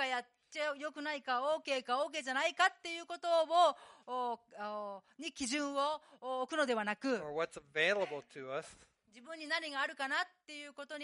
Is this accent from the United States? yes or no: yes; United States; Japanese is a second language; now in Japan; 私はアメリカの田舎の出身で、本当にもう単純なシンプルな人間なんですね。